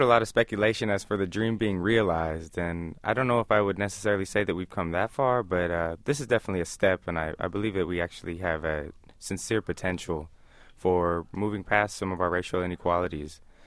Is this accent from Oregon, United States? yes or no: yes; Portland, Oregon, United States; moved away as an adult; now in Los Angeles, United States; And well, originally from Portland. Yeah. I moved to Los Angeles for college.